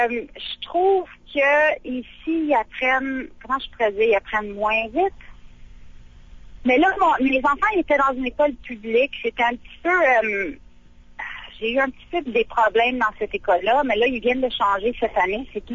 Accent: Canada; now in Australia; Oui, mais j'oublie pas que je suis canadienne aussi, par exemple, mais on est devenu australien en 2009.

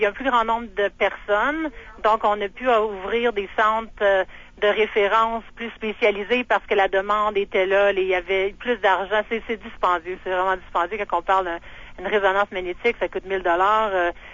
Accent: Quebec, Canada; Bon, je viens d'Abitibi

